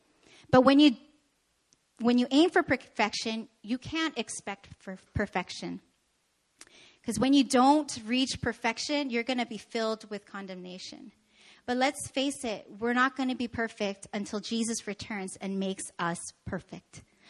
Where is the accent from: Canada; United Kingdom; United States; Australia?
Canada; I'm from Canada.